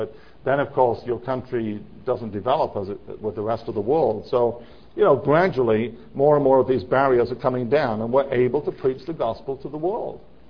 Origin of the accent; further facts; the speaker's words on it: England, United Kingdom; You know, you take where I come from, for example. I come from England.